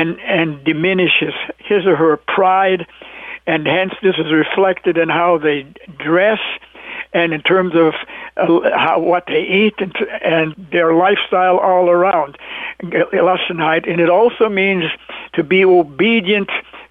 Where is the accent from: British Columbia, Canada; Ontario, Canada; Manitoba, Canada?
Manitoba, Canada; When I grew up in Western Manitoba on the farm